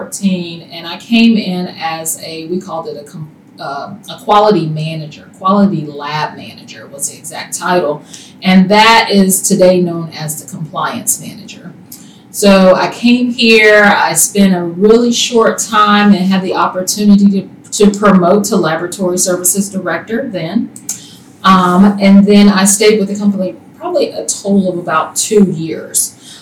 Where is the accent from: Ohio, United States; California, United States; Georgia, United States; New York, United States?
Georgia, United States; Jefferson; I am from a town called Jefferson, Georgia. It is a small town in between Gainesville and Athens.